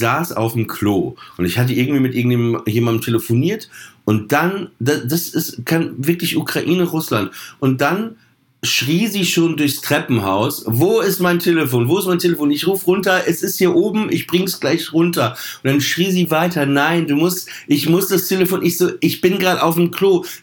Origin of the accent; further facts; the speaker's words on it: Papenburg, Lower Saxony, Germany; Ich glaube, kurz nach dem Zweiten Weltkrieg geboren und ich bin in Papenburg aufgewachsen